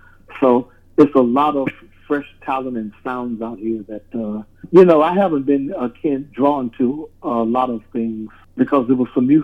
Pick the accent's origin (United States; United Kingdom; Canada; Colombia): United States; Chicago, Illinois; Oh, man, growing up in gospel for me was amazing